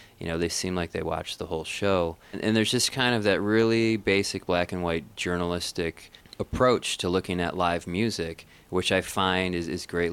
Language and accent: English; Midwest, United States; From the Midwest.